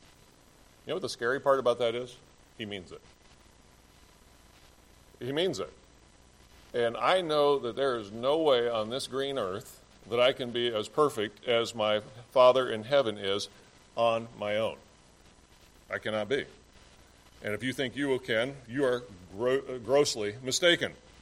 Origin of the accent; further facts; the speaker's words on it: Indiana, United States; I grew up in Indiana, so again, you know, maybe that's part of the reason why.